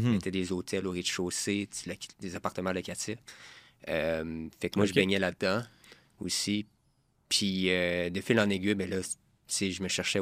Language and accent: French; Quebec, Canada; now in Montreal, Canada; Je suis un gars d'Outaouais qui a déménagé dans la région du Grand Montréal. J'ai fait en aiguille, j'ai étudié à Montréal aussi, puis après ça, je me suis établi à Montréal.